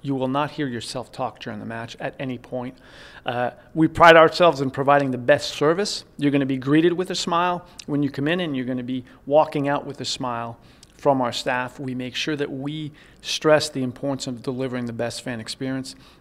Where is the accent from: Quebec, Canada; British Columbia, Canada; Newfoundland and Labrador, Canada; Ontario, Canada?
Quebec, Canada; Montreal; You can't, you know, in Montreal, we still had the Wide World of Sports on ABC, so you couldn't miss him.